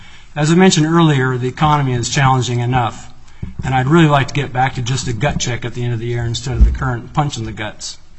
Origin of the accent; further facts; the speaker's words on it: Juneau, Alaska, United States; I grew up in Juneau, a retail family, and been active in the business for over 30 years.